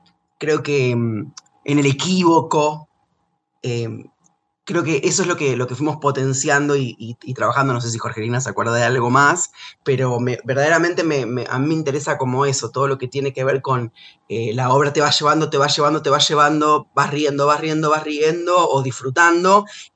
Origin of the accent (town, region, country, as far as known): Argentina